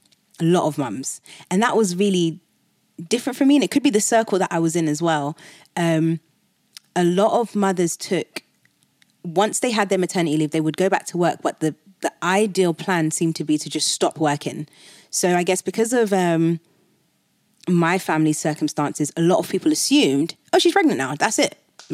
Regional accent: United Kingdom; accent: British; now in United States; because I'm British, so it's a different accent.

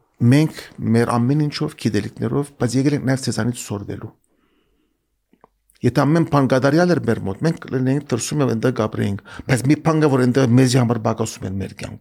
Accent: Beirut, Beirut Governorate, Lebanon; moved away; ասում եմ ես Բեյրութ եմ ծնվել, այնտեղ ծնվել եմ, 15 տարի այնտեղ ապրել եմ

